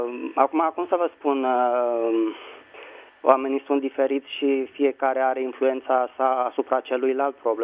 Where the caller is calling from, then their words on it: Bucharest, Romania; din București.